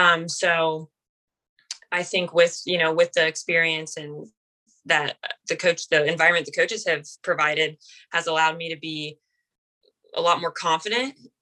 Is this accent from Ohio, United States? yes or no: yes; Ohio, United States; So, I'm from Ohio. So I'm from a small town in Ohio, and I knew I didn't want to go super far from home